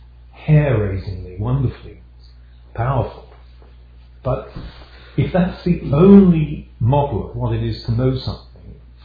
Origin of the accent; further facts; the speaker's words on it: United Kingdom; sort of completes my downfall as a British academic